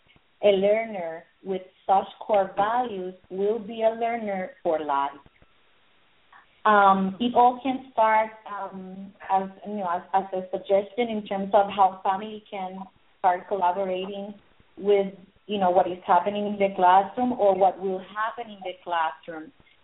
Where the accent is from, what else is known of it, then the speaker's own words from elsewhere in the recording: Puerto Rico; I grew up in Puerto Rico listening to … to bands like